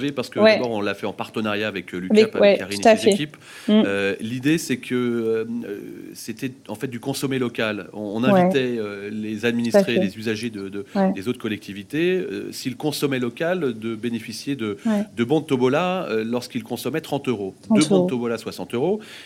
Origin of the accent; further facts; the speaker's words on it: Poissy, Île-de-France, France; Je suis né à Poissy, je vis à Poissy.